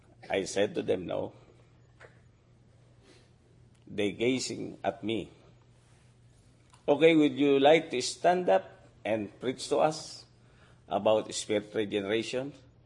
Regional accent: Philippines; the transition of joining to the primitive Baptist is very hard for us as a Filipino.

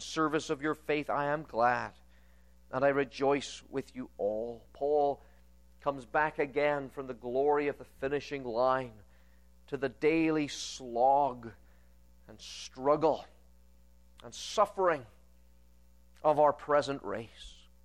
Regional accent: Northern Ireland, United Kingdom; whenever I get a chance to meet someone from Northern Ireland over here, there's an immediate bond. My accent comes back very quickly, and I speak like I do at home.

